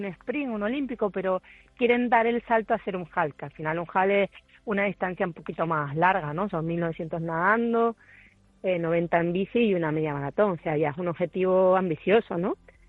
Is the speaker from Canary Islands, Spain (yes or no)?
yes; Canary Islands, Spain; now in Vitoria, Spain; Porque es estar en casa, aunque soy canaria, pero llevo mucho tiempo viviendo en Vitoria.